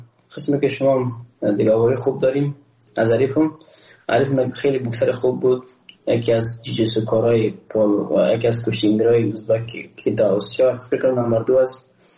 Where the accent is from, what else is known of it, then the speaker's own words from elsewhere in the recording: Afghanistan; ما یک افغان هستم